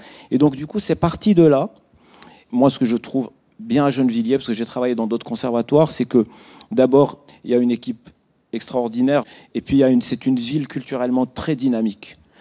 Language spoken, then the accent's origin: French; Algeria; je suis d'origine algérienne, je suis algérien aussi.